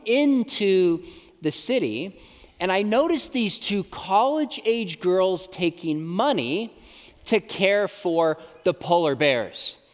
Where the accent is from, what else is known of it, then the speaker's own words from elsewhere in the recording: California, United States; I did mention I'm from California. My family, we live in Southern California